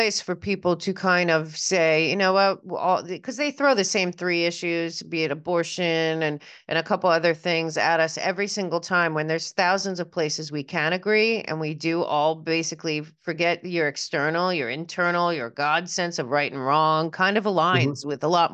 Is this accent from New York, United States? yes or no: yes; New York, United States; Like I said, I come from New York City, so I know that very well.